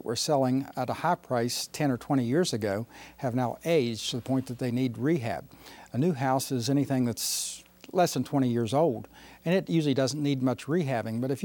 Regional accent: Weston, West Virginia, United States; also born or lived in Morgantown; I came to Clarksburg area about 35 years ago, and I was not familiar with the area, even though I grew up in Weston and Morgantown

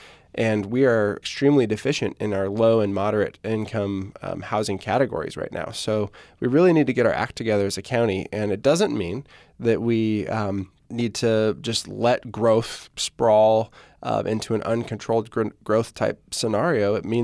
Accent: Arroyo Grande, California, United States; Yeah, so I grew up in Aurora Grande, went to AG High, went to Cal Poly.

